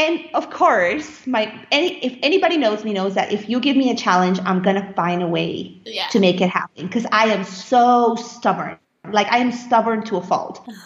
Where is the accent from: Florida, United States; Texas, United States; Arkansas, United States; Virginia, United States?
Florida, United States; Naples; now in Paris, France; And I was just like, I came from Naples. There was nothing to do.